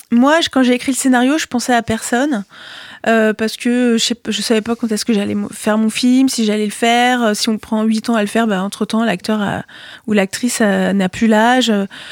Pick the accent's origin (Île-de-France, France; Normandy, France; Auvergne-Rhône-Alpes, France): Auvergne-Rhône-Alpes, France; Lyon; Alors, je suis une fausse montagnarde parce que j'ai grandi à Lyon.